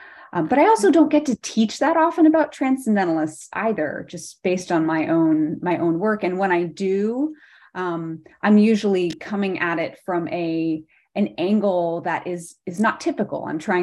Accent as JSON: {"language": "English", "town": "Bedford", "region": "Massachusetts", "country": "United States", "said": "I'm actually from Bedford, Massachusetts, which is next to Concord, Massachusetts, and had absolutely no interest in the transcendentalists growing up."}